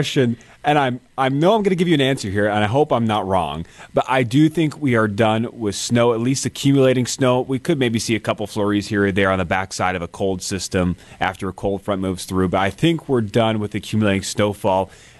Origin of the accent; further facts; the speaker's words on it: Wisconsin, United States; Yeah, you know, I grew up in Wisconsin, so, you know, I always, my entire childhood would watch a lot of those storms.